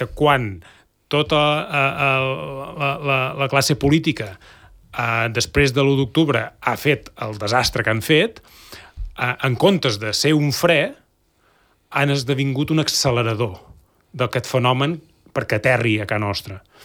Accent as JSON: {"language": "Catalan", "region": "Catalonia", "country": "Spain", "said": "nosaltres que venim de que ens han massacrat els drets fonamentals com a catalans"}